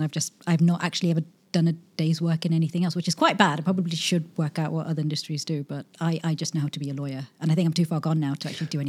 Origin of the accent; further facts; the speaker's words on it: East Midlands, United Kingdom; now in Dubai, United Arab Emirates; Okay, so I was born and raised in England, in the East Midlands. For people who don't know, imagine England's a triangle. I'm kind of right from the center.